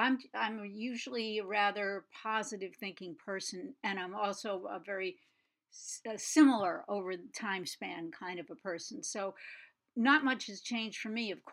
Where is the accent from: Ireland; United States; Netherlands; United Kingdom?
United States; I'm very American